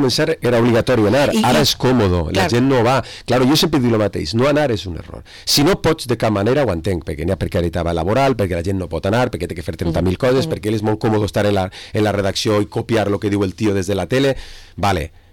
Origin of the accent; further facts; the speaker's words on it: Vila-real, Valencian Community, Spain; Jo sóc més de Villarreal que menys de Margarina.